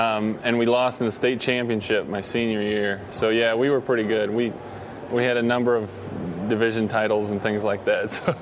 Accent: Colorado, United States; But as a kid, it was probably the Broncos since I'm from Colorado.

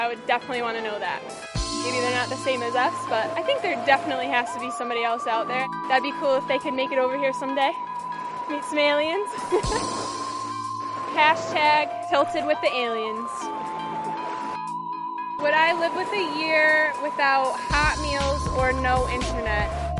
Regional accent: Connecticut, United States; I'm from Connecticut, so I've always been Patriots or die.

